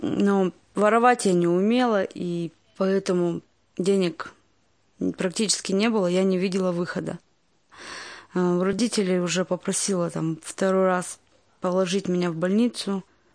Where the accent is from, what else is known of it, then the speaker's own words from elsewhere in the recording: Nizhny Tagil, Sverdlovsk Oblast, Russia; мне 30 лет. Родилась и выросла в Нижнем Тагиле.